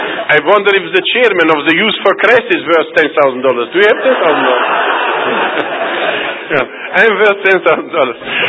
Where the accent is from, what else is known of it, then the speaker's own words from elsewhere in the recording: United States; The proof of this is, I come from America. And I have traveled through whole America.